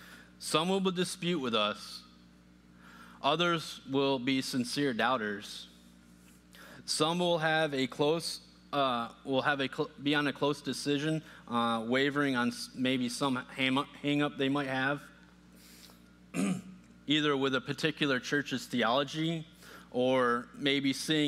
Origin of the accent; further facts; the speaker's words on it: New York, United States; So for example, I grew up Catholic in the Catholic Church in upstate New York.